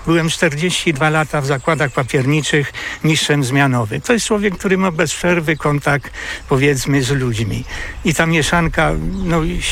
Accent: Kuyavian-Pomeranian Voivodeship, Poland; ale pochodzę z Kujaw, z okolic Wrocławka

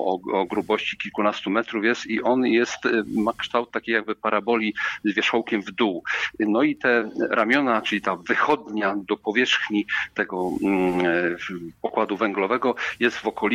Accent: Dąbrowa Górnicza, Silesian Voivodeship, Poland; No moje rodzinne miasto zachowało tylko w nazwie tą swoją górniczość, Dąbrowa Górnicza, która teraz ma piękne tradycje hutnicze, ale przeszłość ma zdecydowanie górniczą

